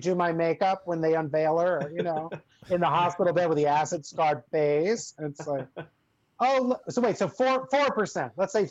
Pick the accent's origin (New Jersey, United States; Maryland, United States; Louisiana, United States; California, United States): New Jersey, United States; and I'm from New Jersey, so it's you can't really pick